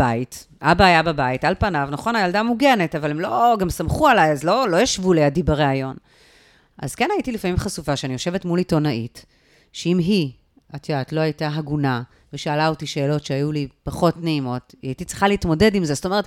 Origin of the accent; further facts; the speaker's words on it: Tel Aviv, Tel Aviv District, Israel; אני גדלתי ברמת אביב ג'